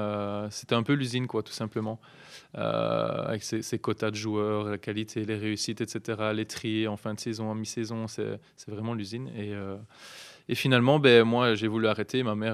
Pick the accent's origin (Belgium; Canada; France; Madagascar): Belgium; Non, je viens de Belgique, il n'y a pas de soleil, donc pour moi, c'est l'habitude.